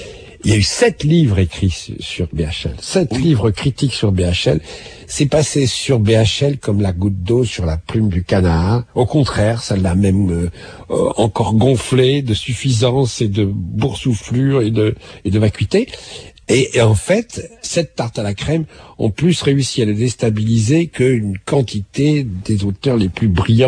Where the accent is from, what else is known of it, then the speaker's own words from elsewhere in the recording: France; en tant que Français, je n'oublie jamais que je suis citoyen du pays